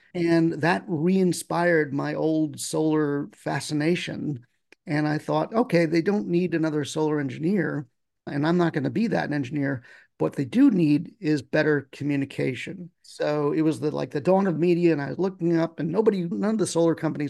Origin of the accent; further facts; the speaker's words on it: New York, United States; I saw this little art show in Central Park. I grew up in New York.